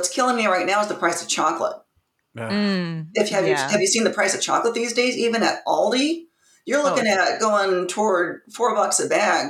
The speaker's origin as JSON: {"language": "English", "country": "United States", "said": "Okay, kind of building off what was already said, and because I am also an American, healthcare."}